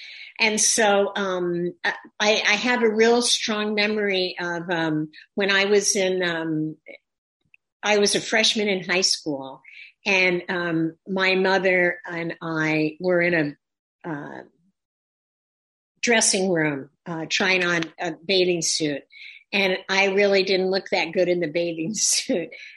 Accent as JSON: {"language": "English", "region": "Midwest", "country": "United States", "tie": "born or raised there", "said": "I grew up in the Midwest in the 50s. I just turned 71."}